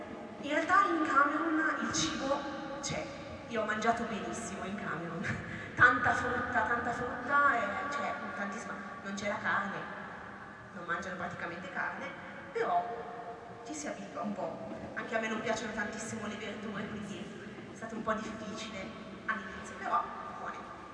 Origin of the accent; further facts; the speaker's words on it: Calolziocorte, Lombardy, Italy; vengo dalla parrocchia di Foppenico. È un paesino piccolo all'interno di un altro paese che si chiama Canolzo, un po' lontano da qui.